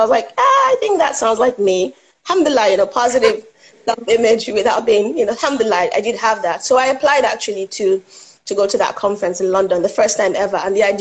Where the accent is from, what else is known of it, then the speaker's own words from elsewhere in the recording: Nigeria; moved away as an adult; I'm Nigerian, born and raised, and I came here to go to college.